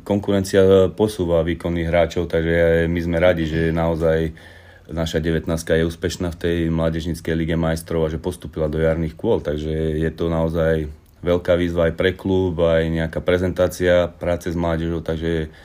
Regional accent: Handlová, Trenčín Region, Slovakia; Tak začínal som ako malý chlapec v Handlovej.

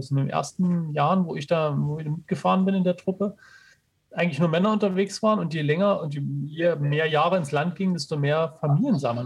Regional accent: Dessau, Saxony-Anhalt, Germany; Also ich komme ja aus Dessau ursprünglich

